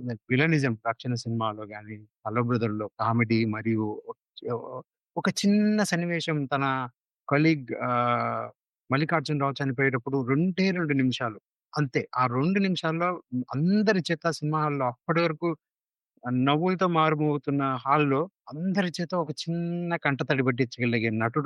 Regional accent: Andhra Pradesh, India; నేను ఆంధ్రాలో పుట్టి పెరిగాను, సో తెలంగాణ సంస్కృతి పెద్దగా తెలియదు

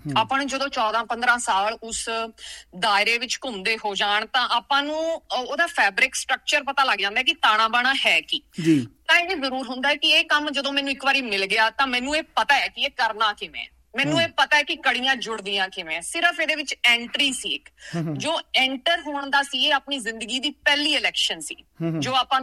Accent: Bharal, Punjab, India; born there; ਮੇਰਾ ਜਨਮ ਤੇ ਬਹੁਤ ਛੋਟੇ ਜਿਹੇ ਪਿੰਡ ਕਸਬਾ ਭਰਾਲ ਵਿਖੇ ਹੋਇਆ, ਜੋ ਕਿ ਮਲੇਰਕੋਟਲੇ ਦੇ ਨੇੜੇ ਇੱਕ ਪਿੰਡ ਹੈ, ਬਹੁਤ ਛੋਟਾ ਜਿਹਾ ਕਸਬਾ ਭਰਾਲ।

